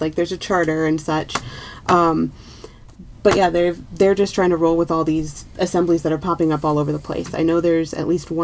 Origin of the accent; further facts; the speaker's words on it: Minnesota, United States; born there; because I was born in Minnesota